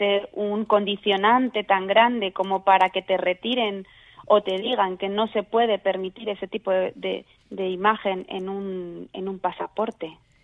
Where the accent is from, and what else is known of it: Spain